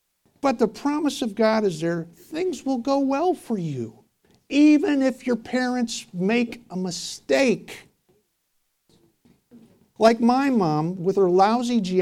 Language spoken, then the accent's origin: English; Palatine, Illinois, United States; And I was from Palatine, Illinois.